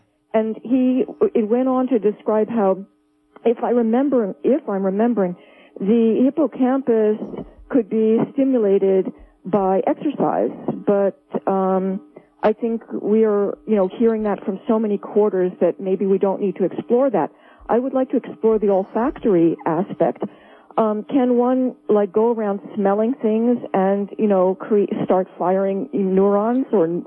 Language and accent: English; New Jersey, United States; Hi, I'm from New Jersey.